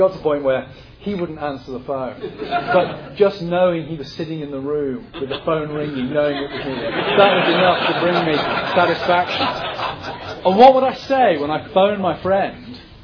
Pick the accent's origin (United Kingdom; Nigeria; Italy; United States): United Kingdom; England; moved away; I grew up on the English-Welsh border.